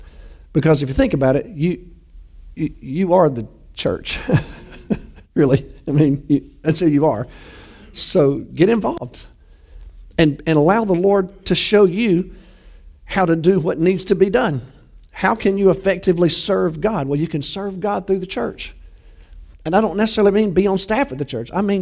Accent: Alabama, United States; That's not good English, is it? But I'm from Alabama, so y'all can forgive me for that.

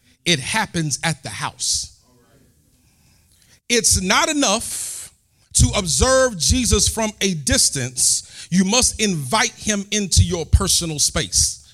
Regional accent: Houston, Texas, United States; because I'm from Houston, and you'll hear some people say Houston, but it's Houston.

